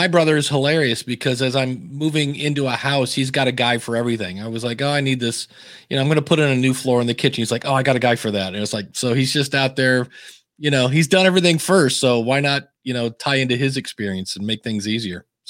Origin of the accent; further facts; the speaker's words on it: Akron, Ohio, United States; also born or lived in Cleveland; I moved from Akron to Cleveland, which is about 45 minutes north, and was there for about 8 years while I was married.